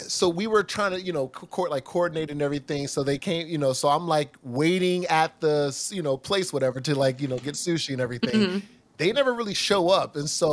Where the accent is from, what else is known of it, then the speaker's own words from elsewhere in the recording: Chicago, Illinois, United States; Born and raised in Chicago, and I love the cities.